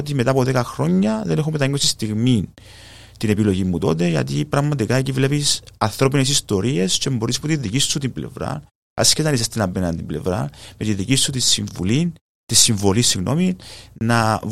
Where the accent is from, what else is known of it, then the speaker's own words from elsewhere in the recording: Larnaca, Larnaca District, Cyprus; born there; Λοιπόν, γεννήθηκα στη Λάρνακα το 1980 με πατέρα Λαρνακέα και μητέρα Αμοχωστιανή.